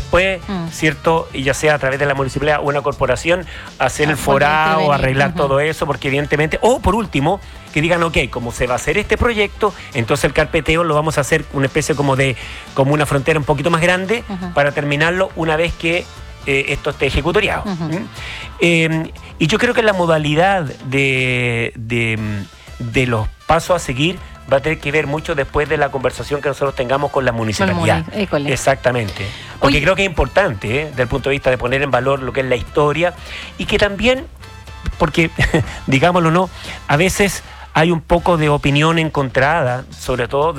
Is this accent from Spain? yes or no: no; Valparaíso, Chile; Yo soy porteño